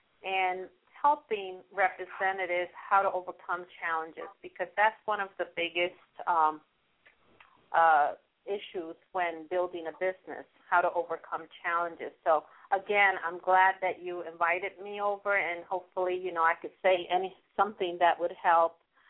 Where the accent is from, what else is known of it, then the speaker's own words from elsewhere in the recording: Puerto Rico; English is a second language; also born or lived in Yonkers; I was born in Yonkers. Part of my life, I was raised in Puerto Rico. And then when I came back, I was 25 years old, and kind of I had to learn the language again.